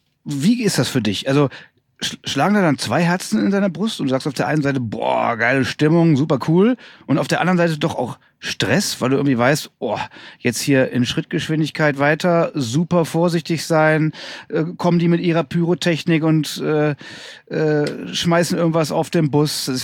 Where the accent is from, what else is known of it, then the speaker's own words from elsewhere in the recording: Essen, North Rhine-Westphalia, Germany; Ich bin ja selber aus dem Ruhrgebiet, bin in Essen groß geworden.